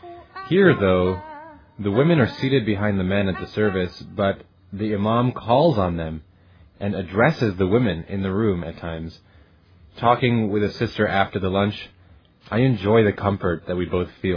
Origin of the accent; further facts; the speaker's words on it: Atlanta, Georgia, United States; all I can think is that when I was a kid growing up near Atlanta, my mosque didn't have a receptionist.